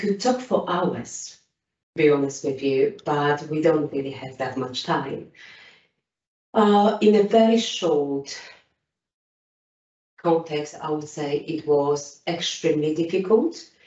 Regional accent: Poland; English is a second language; moved away as an adult; now in United Kingdom; So I'm coming from Poland, and why UK? I think it was the fact that I was looking for new opportunities and definitely new challenges. Coming from a small town in Poland

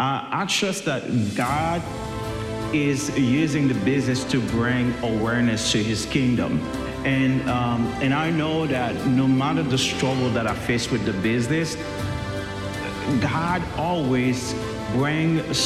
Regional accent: Haiti; English is a second language; I am from Haiti, and I've been coming to Mission Hill for about 14 years and a few months.

